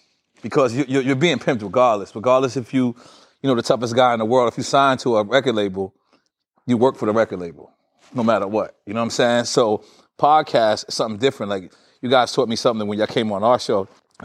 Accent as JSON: {"language": "English", "region": "New York", "country": "United States", "said": "I'm from New York. I got to go for it."}